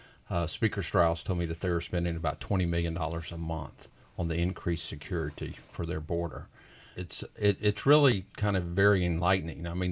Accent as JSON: {"language": "English", "town": "Lake Charles", "region": "Louisiana", "country": "United States", "said": "I'm from Lake Charles, Southwest Louisiana, and I live 30 miles from the Texas border."}